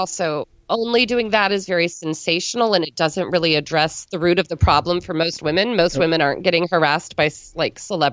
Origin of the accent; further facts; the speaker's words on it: Illinois, United States; So I grew up in a small farm town of just over 1,000 people in southern Illinois, about an hour and a half southeast of East St. Louis.